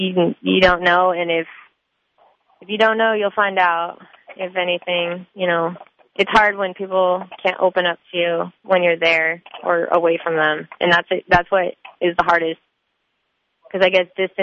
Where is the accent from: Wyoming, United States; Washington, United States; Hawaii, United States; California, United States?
Wyoming, United States; Powell; born there; also born or lived in Monument, Colorado; I was born in Powell.